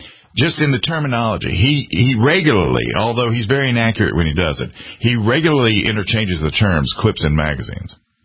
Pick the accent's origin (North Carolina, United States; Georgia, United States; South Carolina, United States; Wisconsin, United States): South Carolina, United States; he focused on the upcoming South Carolina, which is my home state